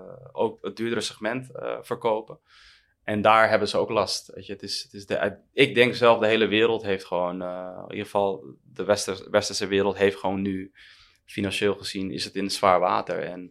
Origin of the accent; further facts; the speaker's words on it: Heemskerk, North Holland, Netherlands; De realiteit is dat ik in een heel klein Nederlands dorpje ben opgegroeid, Heemskerk.